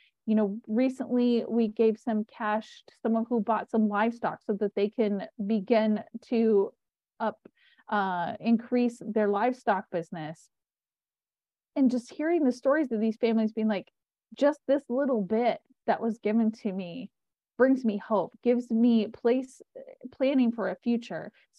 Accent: United States; I'm from America, so I feel like I live a very fortunate lifestyle

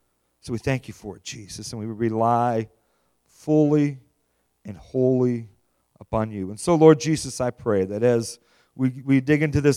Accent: Iowa, United States; We are from Iowa, and my wife and I, we have four kids, seven grandkids

